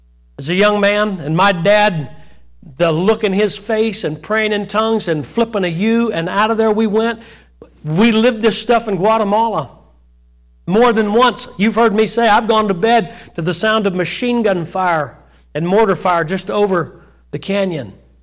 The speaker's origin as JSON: {"language": "English", "town": "West Palm Beach", "region": "Florida", "country": "United States", "tie": "born there", "said": "I was born in West Palm Beach, Florida. Still don't like it."}